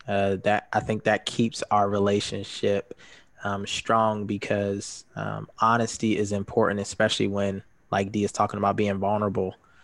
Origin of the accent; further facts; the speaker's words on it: Columbus, Ohio, United States; moved away as an adult; now in Grand Rapids, United States; Yeah, so I'm originally from Columbus, Ohio. I moved to Grand Rapids about 3 years ago.